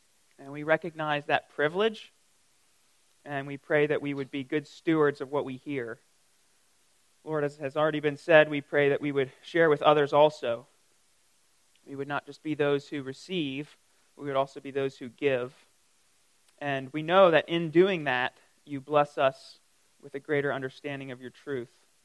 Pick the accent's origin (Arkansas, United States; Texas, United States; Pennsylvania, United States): Pennsylvania, United States; Reading; now in Greer, United States; The specifics would be … I grew up in Reading, Pennsylvania. I'm 31, I think. Yeah. You know, I'm married. I got a couple of kids. I live out in Greer now.